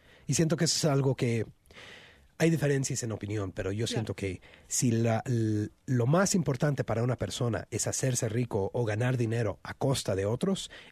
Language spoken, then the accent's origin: Spanish; United States; born there; yo soy chicano, claro, yo nací aquí en Estados Unidos.